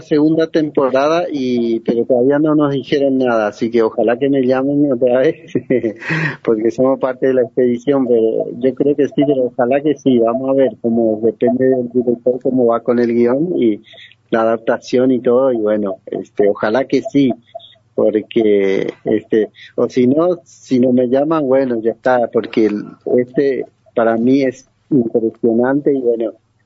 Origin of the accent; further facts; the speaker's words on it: Cantera, Itapúa, Paraguay; also born or lived in San Luis del Paraná; Y yo nací en San Luis del Paraná, ahí cerca de Encarnación, pero desde muy chiquito nos mudamos a Pastoreo, a Cantera, ahí cerca de San Benito.